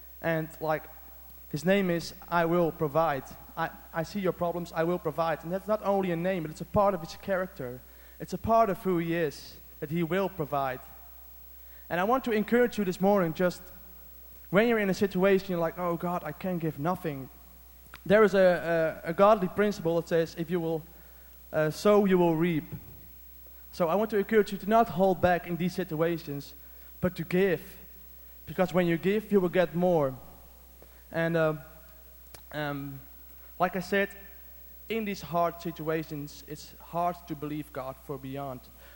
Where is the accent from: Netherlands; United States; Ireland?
Netherlands; English is a second language; I'm from the Netherlands. And it's funny that they ask a Dutchman for the offering talk, because we're not very known as giving people